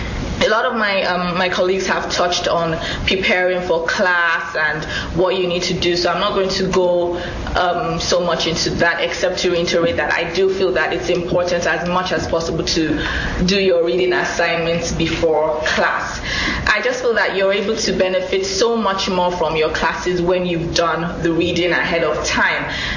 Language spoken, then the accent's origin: English; Nigeria; I came in from Nigeria just about 3 months before I started the program